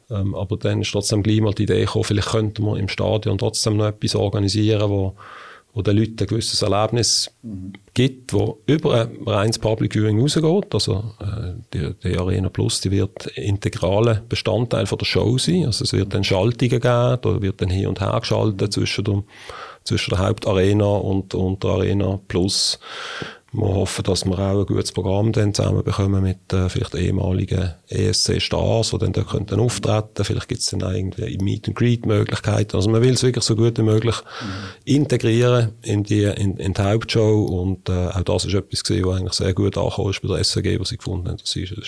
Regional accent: Binningen, Basel-Landschaft, Switzerland; now in Bottmingen, Switzerland; Ja, aufgewachsen bin ich in Binningen. Mhm. Dann habe ich relativ lange in Basel gelebt. Mhm. Jetzt wieder in Bottmigen.

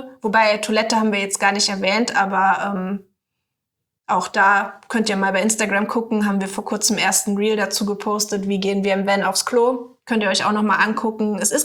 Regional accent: Saarland, Germany; Also Hustengutzje, das ist auf Saarländisch. Ich komme ja aus dem Saarland ursprünglich mal.

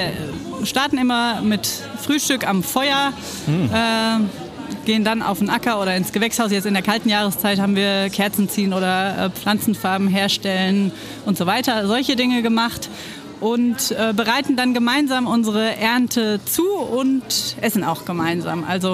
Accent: Freiburg, Baden-Württemberg, Germany; Ich komme ursprünglich aus Freiburg.

